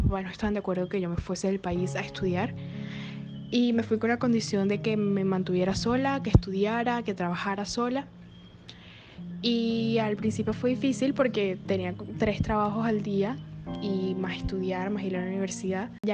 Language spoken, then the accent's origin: Spanish; Venezuela; moved away as an adult; now in Madrid, Spain; Yo me fui de Venezuela con 18 años. Me gradué del colegio en 2015 y en 2016 tomé la decisión de irme a estudiar comunicación social en España.